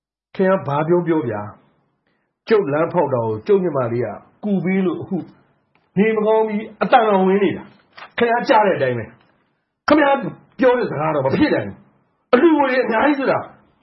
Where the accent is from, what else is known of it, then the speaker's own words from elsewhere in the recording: Yangon, Yangon Region, Myanmar; ကျွန်တော်ကရန်ကုန်ကပါဒီနယ်ဘက်ကိုလေးလိုက်ထွက်လာတာပါဗျ